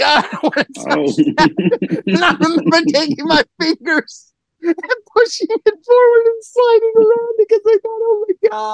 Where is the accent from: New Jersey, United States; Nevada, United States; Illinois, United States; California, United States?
California, United States; Palm Springs; I'm from Palm Springs in Orange County, dude.